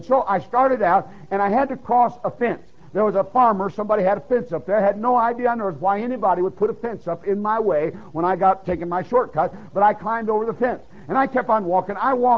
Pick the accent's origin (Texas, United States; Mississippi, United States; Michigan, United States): Michigan, United States; Detroit; But I am not a farm boy. I grew up in Detroit, Michigan. I feel much more secure in the city than I do on a farm.